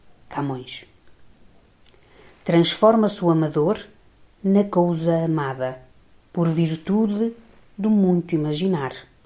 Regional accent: Porto, Portugal; now in Spain; Acabo de voltar das férias natalinas na minha terra natal, a cidade do meu amado Porto.

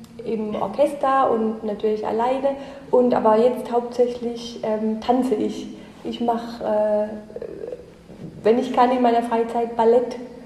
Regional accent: Germany; accent: Badisch or Pfälzisch; now in Spain; Ja, Deutsch ist meine Muttersprache, eigentlich mein Dialekt, Badisch oder Pfälzisch.

